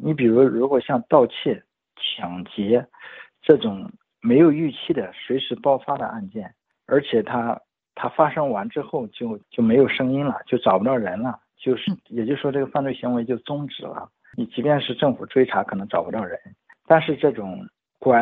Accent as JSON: {"language": "Chinese", "region": "Shandong", "country": "China", "tie": "born or raised there", "said": "那个山东省和江苏挨着，连口音我们那边和他们那边都比较像。民风民俗没多大差别，因为我包括甚至在我长大的那个村子"}